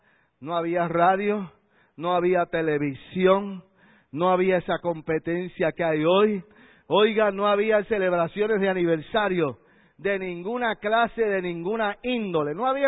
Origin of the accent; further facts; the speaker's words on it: Bayamón, Puerto Rico; Yo soy del Jurutungo de Bayamón, cerquita de aquí.